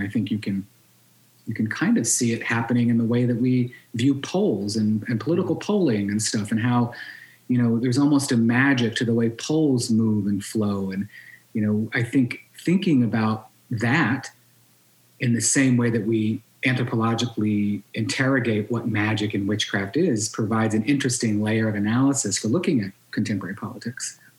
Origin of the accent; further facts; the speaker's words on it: the South, United States; because I grew up in the South too